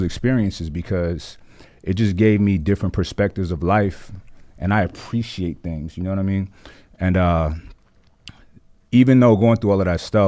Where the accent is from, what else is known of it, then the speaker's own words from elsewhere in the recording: Brooklyn, New York, United States; Yeah, I'm from Brooklyn, New York.